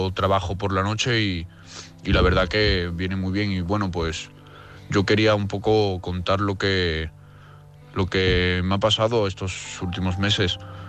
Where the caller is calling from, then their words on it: Navarre, Spain; de Navarra.